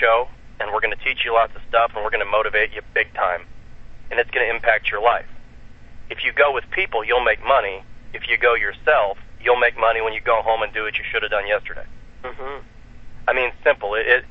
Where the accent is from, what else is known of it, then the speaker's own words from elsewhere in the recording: Grand Rapids, Michigan, United States; I'm from Grand Rapids, which is the home of the Big